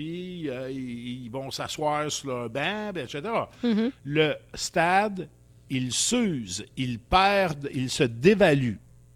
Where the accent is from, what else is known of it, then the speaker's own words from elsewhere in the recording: Trois-Rivières, Quebec, Canada; Puis j'étais à Montréal, puis je venais de Trois-Rivières.